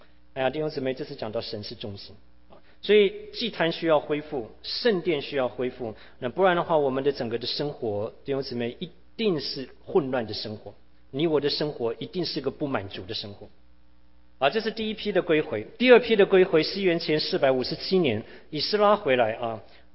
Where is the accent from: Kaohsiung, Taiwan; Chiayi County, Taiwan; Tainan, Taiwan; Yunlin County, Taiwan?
Tainan, Taiwan; 那个我小的时候在台湾台南，那台南呢靠近大林糖厂那边有一个机场，